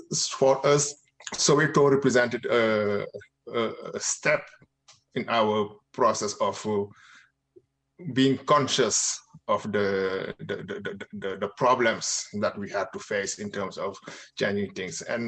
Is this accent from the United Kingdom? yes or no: no; Senegal; growing up in Senegal in a semi-rural area, not a lot of political information were flowing through those areas at the time.